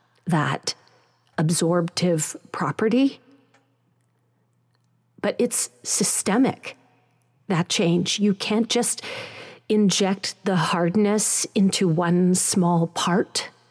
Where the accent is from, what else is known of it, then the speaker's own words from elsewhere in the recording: Pakistan; I mean, I'm Pakistani. South Asians know my provenance from a mile away as something to do with the shape of my nose and my moles